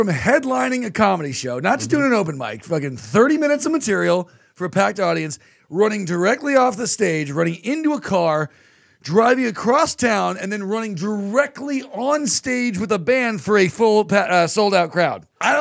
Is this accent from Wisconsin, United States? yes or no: no; Irvine, California, United States; that happened to me when I played the Irvine Improv for my hometown crowd.